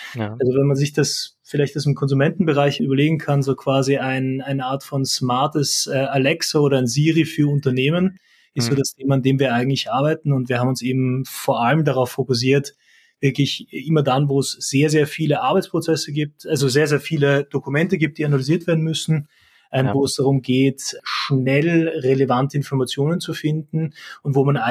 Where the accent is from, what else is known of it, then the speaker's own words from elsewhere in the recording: Austria; moved away as an adult; now in Germany; Man hört es vielleicht an meinem Akzent, ich bin Österreicher, bin mittlerweile doch seit knapp 7 Jahren eigentlich in Deutschland